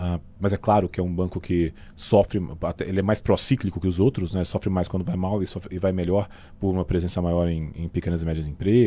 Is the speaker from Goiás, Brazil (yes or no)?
yes; Goiás, Brazil; é em Anápolis, lá do lado de Goiânia, do lado da minha terra natal.